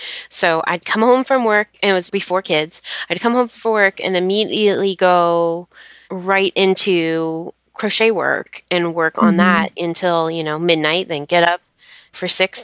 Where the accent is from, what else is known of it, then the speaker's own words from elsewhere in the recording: Allentown, Pennsylvania, United States; now in Pittsburgh, United States; But I'm from Allentown, which is on the other side of Pennsylvania.